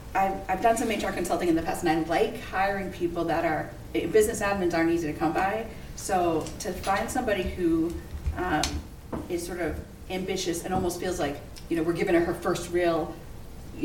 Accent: Natick, Massachusetts, United States; I grew up in Natick, next to Framingham.

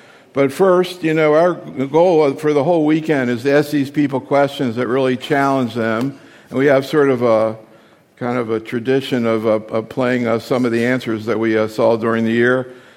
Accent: Baltimore, Maryland, United States; in my hometown of Baltimore. I don't know if I ever told you that.

